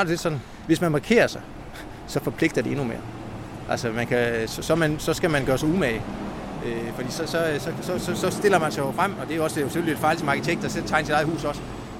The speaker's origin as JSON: {"language": "Danish", "region": "Central Denmark Region", "country": "Denmark", "also_born_or_lived": "Lolland-Falster", "said": "Jeg er faktisk fra Østjylland."}